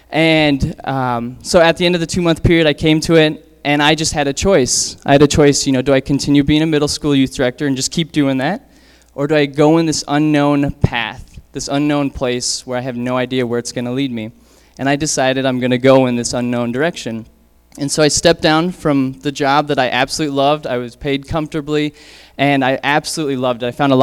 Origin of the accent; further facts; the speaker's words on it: Denver, Colorado, United States; but I'm originally from Denver